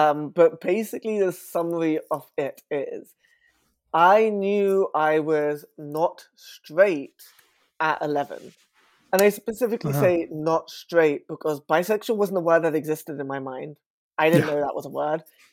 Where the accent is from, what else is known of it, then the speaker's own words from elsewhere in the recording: Southall, London, United Kingdom; Indian bisexual is how I identify. I'm of Indian heritage, but I was born and raised in Southall, which is in West London.